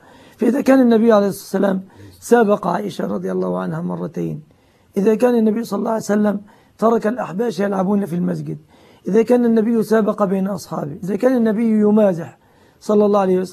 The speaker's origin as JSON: {"language": "Arabic", "country": "Egypt", "also_born_or_lived": "Yemen", "said": "اسمه كبيس عندنا في مصر"}